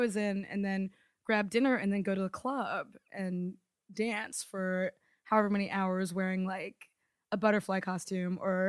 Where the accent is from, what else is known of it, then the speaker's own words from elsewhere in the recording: Maryland, United States; I grew up in Maryland.